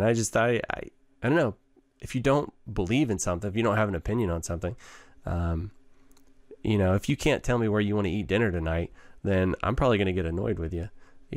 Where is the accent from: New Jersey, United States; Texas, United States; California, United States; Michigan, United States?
Texas, United States; Waco; born there; I was born in Waco.